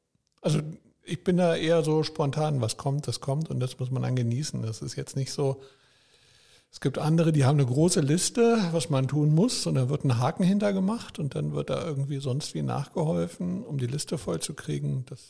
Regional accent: Berlin, Germany; now in Schönwalde, Germany; Ich komme aus Lübars in Rennickendorf.

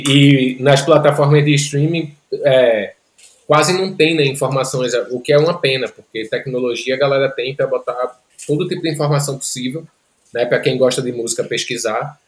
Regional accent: Northeast Region, Brazil; Ainda mais porque eu sou nordestino, porra. Nordestino escuta de tudo, bicho.

